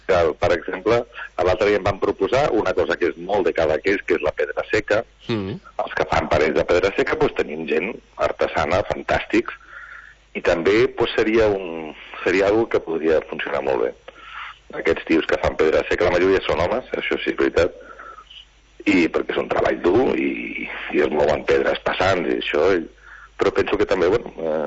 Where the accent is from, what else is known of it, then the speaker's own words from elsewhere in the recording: Barcelona, Catalonia, Spain; born there; also born or lived in Menorca; encara que jo vaig néixer a Barcelona